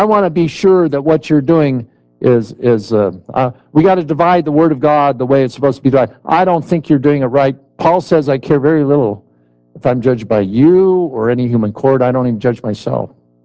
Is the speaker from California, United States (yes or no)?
yes; California, United States; I'm an American from California. Okay, I'm a Californian.